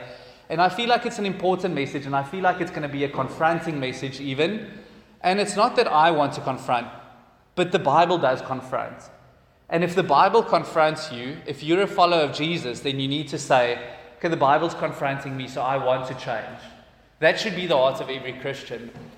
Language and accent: English; Boksburg, Gauteng, South Africa; I come from Boksburg. Okay. It's out.